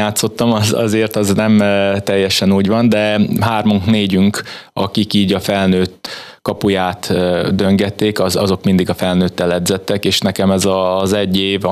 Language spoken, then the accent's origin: Hungarian; Sombor, Vojvodina, Serbia; born there; Zomborban születtem, a vajdasági Zomborban.